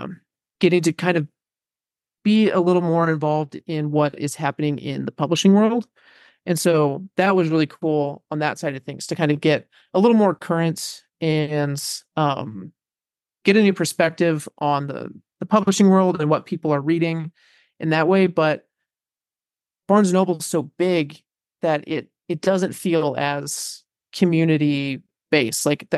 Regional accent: Oklahoma, United States; I worked at a used bookstore in, I'm from Oklahoma, so it was in the Tulsa area.

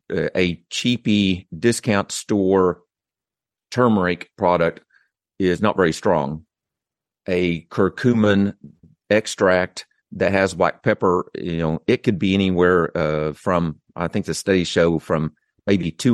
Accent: Oklahoma, United States; accent: Okie; So, but my Oaky accent, you know, I'm people correct me all the time.

